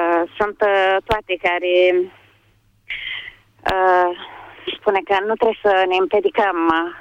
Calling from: Comănești, Suceava County, Romania; Da, sunt din Suceava. Adică județul Suceava, comuna Comănești.

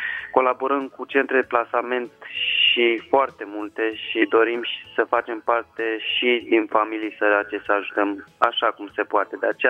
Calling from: Sibiu, Sibiu County, Romania; Eu vă sunt tocmai din Sibiu

